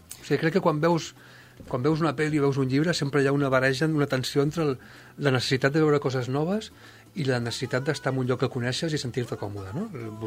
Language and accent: Catalan; Banyoles, Catalonia, Spain; els dos som de Banyoles i som del mateix any. Llavors anàvem junts a la guarderia.